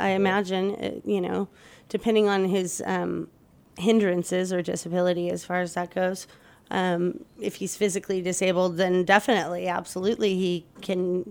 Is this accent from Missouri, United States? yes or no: no; Los Angeles, California, United States; I'm from Los Angeles myself, so, yeah, I do know that I can pretty much take my dog anywhere